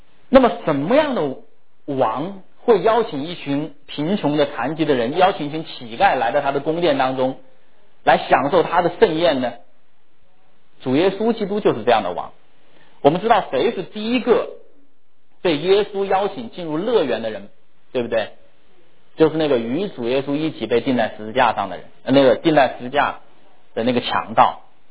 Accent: China; 我们中国人很擅长这些啊

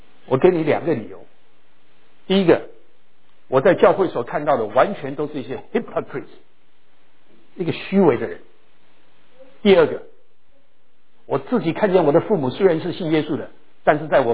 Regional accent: China; 那我们中国人只注重这个教育，外表的教育

